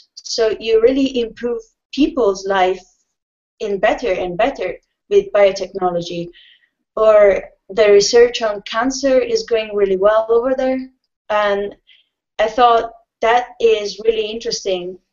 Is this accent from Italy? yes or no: yes; Italy; Well, growing up in Italy is like, I would say, for my town, is a very little town. So you have just like 60,000 people. And life is really like simple.